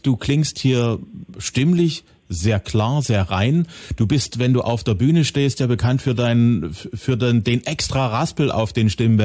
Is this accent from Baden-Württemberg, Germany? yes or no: no; Zwickau, Saxony, Germany; Du bist im Juli in meiner Heimatstadt, Zwickau.